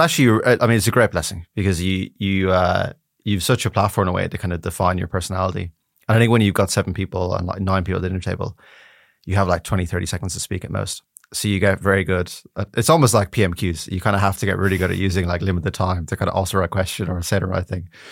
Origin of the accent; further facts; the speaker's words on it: Dublin, Leinster, Ireland; Yeah, I mean, it is one of these things where when you grow up somewhere, you don't really have anything to compare to.